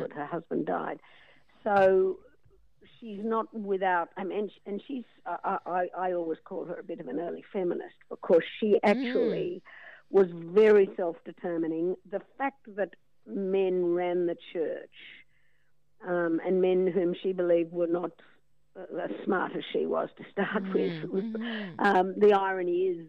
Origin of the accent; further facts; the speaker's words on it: Tamworth, New South Wales, Australia; I grew up in Tamworth. I went to school there and came down to Sydney to university